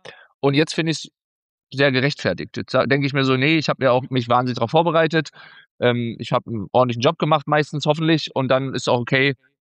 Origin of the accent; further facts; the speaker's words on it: Saxony-Anhalt, Germany; born there; Ich bin dann hier hängen geblieben, jetzt 11 Jahre hier. Komme ja gebürtig aus Sachsen-Anhalt